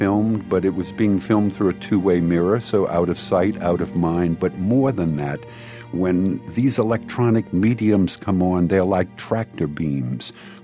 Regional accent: New Orleans, Louisiana, United States; I'm from New Orleans. It's like a society that I love, but it's la dolce vita. It's like a crazy, crazy place.

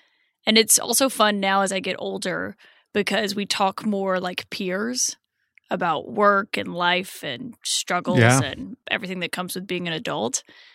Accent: Prattville, Alabama, United States; So I tell people who aren't familiar with the state that I'm from Montgomery because they don't know what Prattville is.

